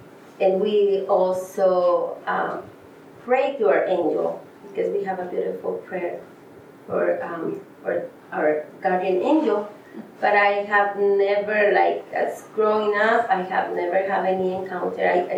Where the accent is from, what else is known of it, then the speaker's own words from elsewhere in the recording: Wenatchee, Washington, United States; I'm from Wenatchee, and I grew up my mom telling us that we have a guardian angel